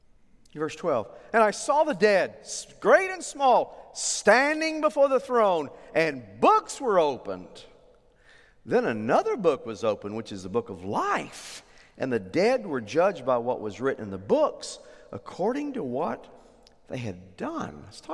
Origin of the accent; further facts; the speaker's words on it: Oklahoma, United States; I've always been told no. Church I grew up in Oklahoma.